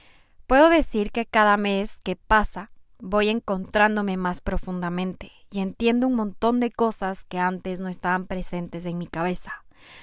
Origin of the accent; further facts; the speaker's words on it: Ecuador; soy de Ecuador, tengo 26 años